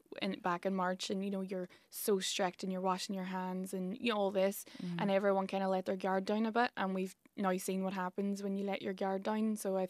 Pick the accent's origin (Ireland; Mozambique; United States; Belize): Ireland; I'm Irish.